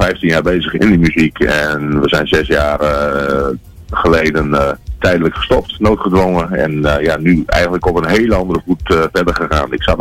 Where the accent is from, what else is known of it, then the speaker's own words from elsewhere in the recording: Muntendam, Groningen, Netherlands; Dat heb ik gedaan met het Muntendammer Volkslied waar ik vandaan kom.